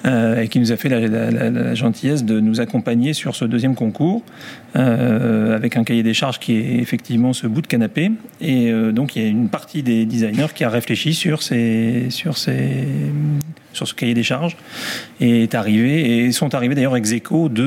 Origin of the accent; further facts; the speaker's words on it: Lille, Hauts-de-France, France; puisque on est Lillois